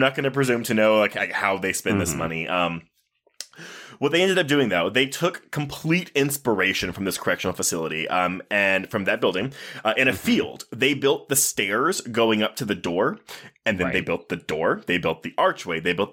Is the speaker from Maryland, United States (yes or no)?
no; Louisiana, United States; I'm from Louisiana.